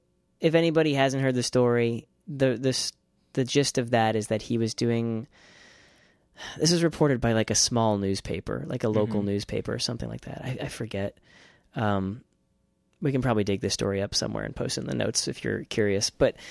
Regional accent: New York City, New York, United States; as a New Yorker, just someone who just is used to walking into traffic on the regular every single day, regardless of the traffic signal

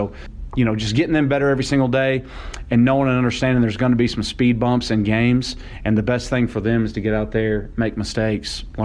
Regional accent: Oklahoma, United States; Growing up in Oklahoma, you only saw Southern Miss when they were on TV.

